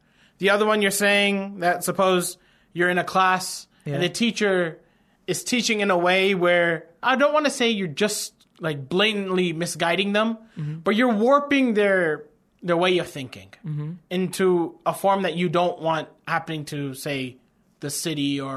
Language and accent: English; Houston, Texas, United States; from Houston, Texas.